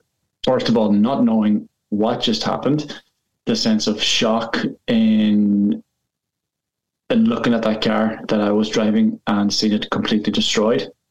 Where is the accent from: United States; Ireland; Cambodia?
Ireland; Ulster; I started college in Derry. I'm from Donegal originally.